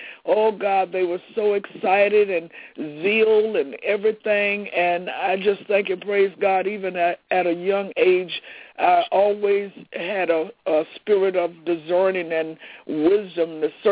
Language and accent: English; Florida, United States; it's so amazing that I'm from Florida, and my husband and I had went home to visit